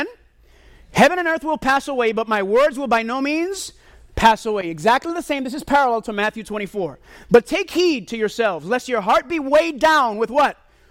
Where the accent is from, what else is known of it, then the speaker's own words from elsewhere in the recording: Puerto Rico; Because I'm from Puerto Rico. And Puerto Rico is an island.